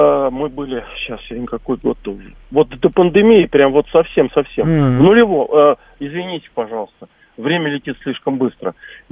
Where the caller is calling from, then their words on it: Moscow, Russia; я из Москвы беспокою.